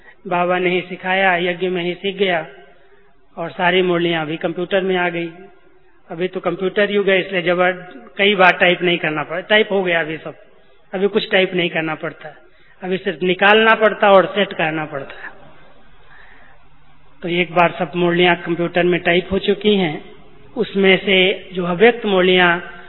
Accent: Uttar Pradesh, India; मैं यूपी से आया, गांव से

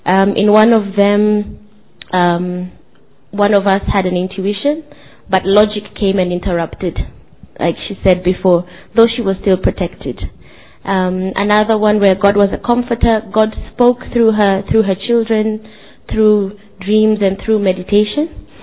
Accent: Kenya; I'm from Kenya.

